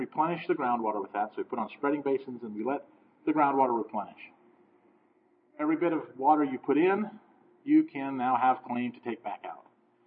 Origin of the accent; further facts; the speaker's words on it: Arizona, United States; first thing is I'm from Arizona, and this is Phoenix.